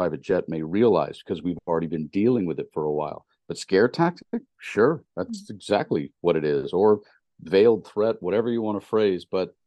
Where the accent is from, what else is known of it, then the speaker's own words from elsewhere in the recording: Tennessee, United States; That dog's not going to hunt anymore, because I'm from Tennessee, so I have to say that.